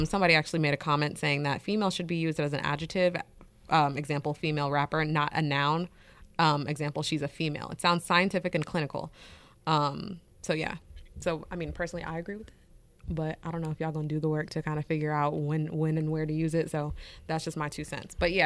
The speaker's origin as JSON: {"language": "English", "region": "the South", "country": "United States", "said": "I'm from the South, so I know in certain areas you just don't speak on certain issues openly."}